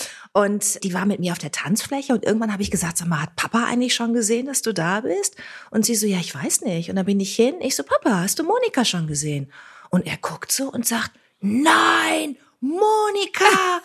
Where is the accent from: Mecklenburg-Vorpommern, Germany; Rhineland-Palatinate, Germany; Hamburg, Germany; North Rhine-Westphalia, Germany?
North Rhine-Westphalia, Germany; Bad Lippspringe; Also wir sind ja in Bad Lippspringer aufgewachsen, Monika und ich zusammen und in Paderborn zur Schule gegangen beide.